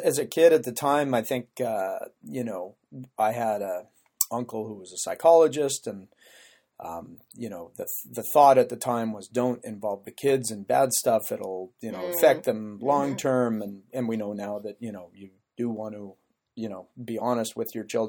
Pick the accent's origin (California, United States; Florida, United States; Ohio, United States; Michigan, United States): California, United States; I've been able to reconnect with, you know, kids that I grew up with in California